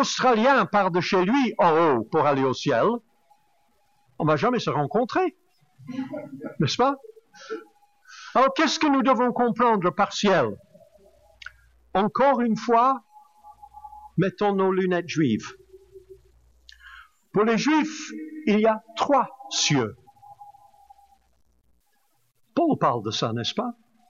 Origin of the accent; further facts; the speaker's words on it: Flanders, Belgium; Enfin, en Wallonie, c'est souvent gris. Mais chez nous, en Flandre, c'est toujours bleu.